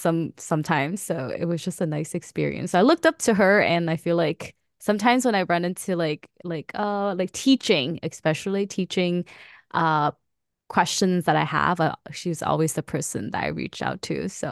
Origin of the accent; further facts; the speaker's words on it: China; accent: Chinese; English is a second language; I was kind of not forced to learn to reduce my Chinese accent and speak like perfect air quote English